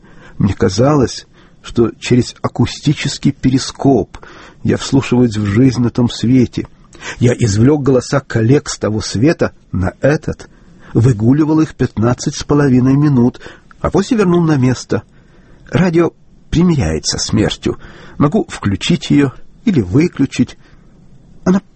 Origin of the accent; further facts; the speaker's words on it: Chernivtsi, Chernivtsi Oblast, Ukraine; Я вырос в Черновцах, и я еще помню, как мальчиком я с мамой ходил на рынок